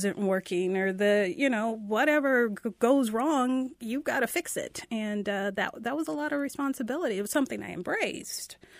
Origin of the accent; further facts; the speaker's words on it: Brooklyn, New York, United States; I grew up on 27th in Brooklyn, where my mom still lives.